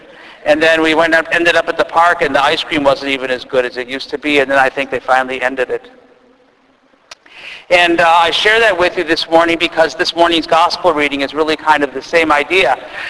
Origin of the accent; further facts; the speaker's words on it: Milwaukee, Wisconsin, United States; that has to do with growing up in Milwaukee.